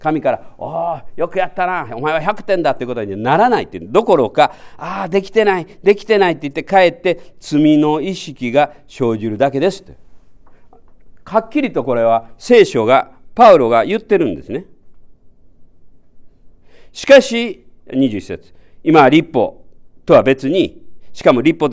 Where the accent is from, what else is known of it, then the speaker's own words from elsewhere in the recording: Kansai, Japan; まあ僕は関西出身なので